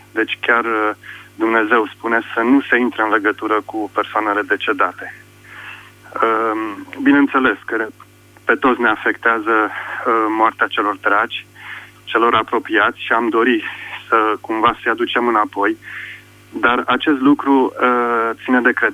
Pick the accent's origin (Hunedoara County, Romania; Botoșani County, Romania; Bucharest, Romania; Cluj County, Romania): Bucharest, Romania; sunt un creștin și sunt din București.